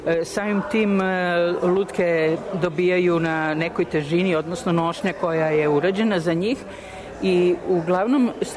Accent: Belgrade, Serbia; born there; rođena sam u Beogradu pre 64 godine

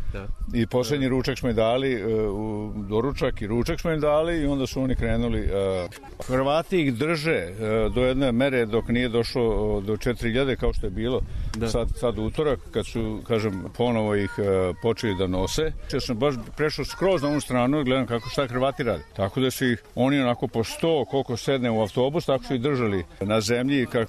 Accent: Šid, Vojvodina, Serbia; born there; Ja rođen sam u Šidu i zato me najviše ovo darnulo

